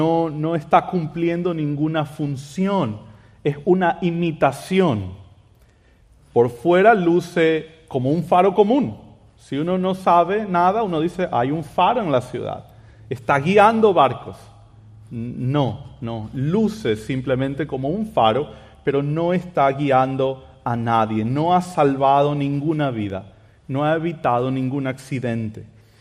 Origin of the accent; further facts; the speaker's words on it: Guayaquil, Guayas, Ecuador; yo soy de Guayaquil, Ecuador, y quería contarles algo a manera de introducción acerca de mi ciudad.